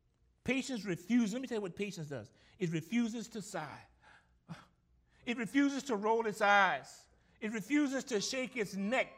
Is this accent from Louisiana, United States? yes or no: yes; Gramercy, Louisiana, United States; y'all knew I grew up in Gramercy.